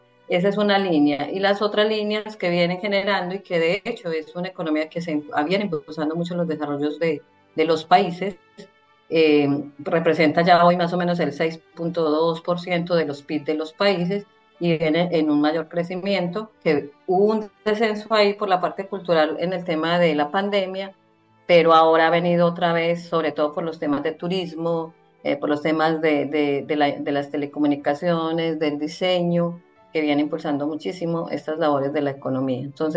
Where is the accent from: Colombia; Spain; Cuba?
Colombia; Efectivamente, soy de Colombia.